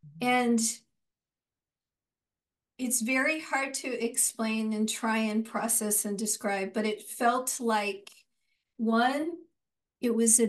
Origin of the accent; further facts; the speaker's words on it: Arizona, United States; now in Portland, United States; I'm Latina. I was born in Arizona, in Phoenix. I grew up poor on a farm in Arizona.